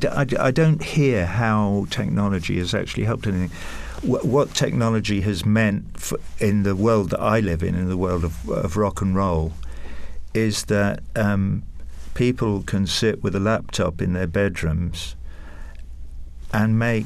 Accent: England, United Kingdom; I grew up in England in the 1950s

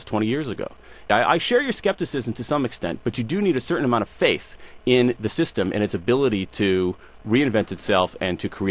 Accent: Ohio, United States; I grew up in Ohio, and I remember people in Ohio in the 1970s when manufacturing jobs were leaving

